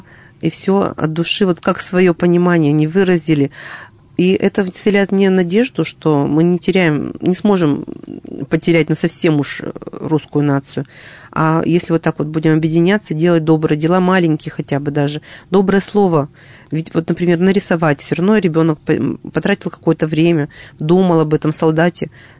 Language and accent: Russian; Perm Krai, Russia; Я родом из Пермской области. Ну, сейчас это Пермский край называется.